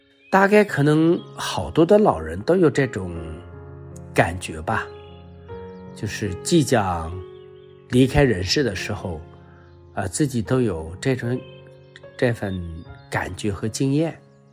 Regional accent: China; 比如说我们中国人说前一天晚上太阳落在云中那第二天就会下雨。

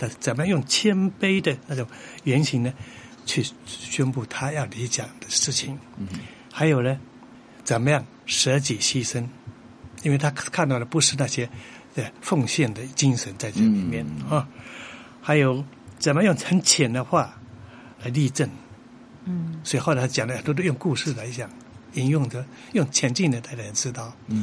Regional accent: Taiwan; accent: Taiwanese; 我们台湾话讲的把人给干西北料

